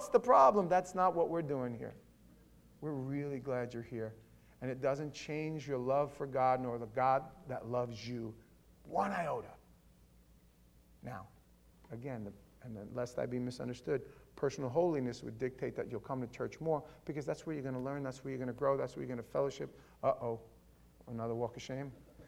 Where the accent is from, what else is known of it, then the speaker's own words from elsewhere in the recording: New York City, New York, United States; Now, I grew up in New York, in Queens, in Howard Beach.